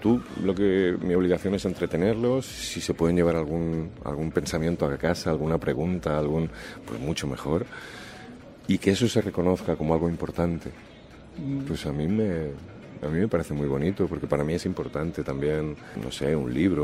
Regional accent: Valencia, Valencian Community, Spain; born there; yo soy nacido en Valencia, pero mi familia es manchega, somos hijos de la inmigración esa de los años 60, 70

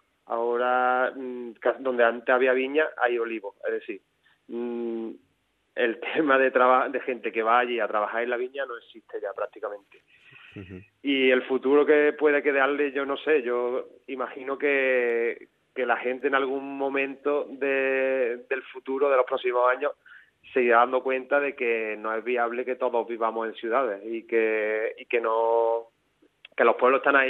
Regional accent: Lucena, Andalusia, Spain; Y ya yo que vivo en un pueblo que somos 40.000 habitantes, que es mi pueblo Lucena

